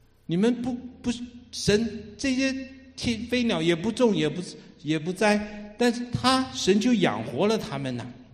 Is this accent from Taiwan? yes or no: yes; Taiwan; 那我从台湾来的，那我就订机票回去吧